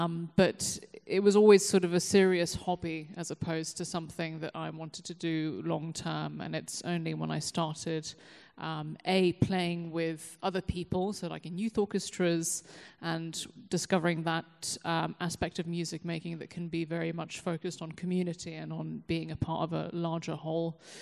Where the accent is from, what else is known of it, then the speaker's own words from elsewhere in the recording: London, United Kingdom; born there; I was born in London. To a French mother and American father who are here tonight from across the pond.